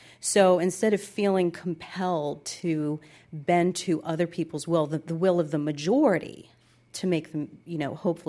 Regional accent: New York City, New York, United States; born there; now in Silver Spring, United States; Silver Spring, Maryland. But before that, I was actually born in New York City.

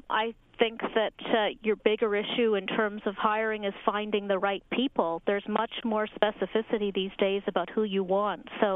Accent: Scotland, United Kingdom; I'm Scottish

